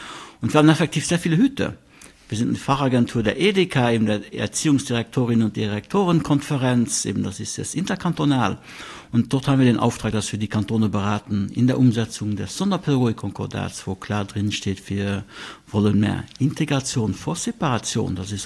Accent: Luxembourg; accent: Moselle Franconian; German is a second language; moved away as an adult; now in Switzerland; Ich komme aus Luxemburg, deshalb habe ich so einen moselfränkischen Akzent. Aber normalerweise versteht man mich gut. Ich bin in die Schweiz gekommen, um Heilpädagogik zu studieren.

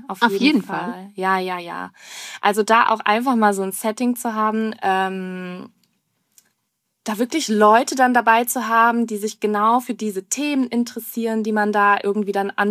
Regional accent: Cologne, North Rhine-Westphalia, Germany; Also ich komme aus Köln, wir haben genug kölsche Kneipen

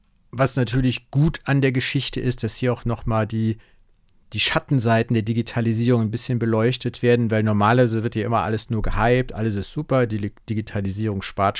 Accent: Saarland, Germany; Ich bin ja Saarländer

